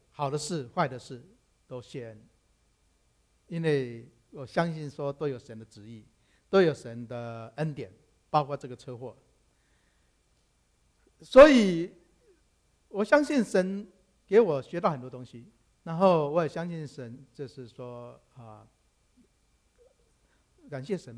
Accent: Taiwan; moved away as an adult; now in United States; 我从小是在台湾一贯道的拜偶像交鬼的环境中长大，我的母亲是一贯道的传道人

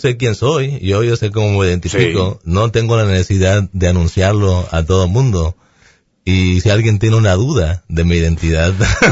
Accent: Mexico; que en nuestro caso somos mexicanos, no los dos.

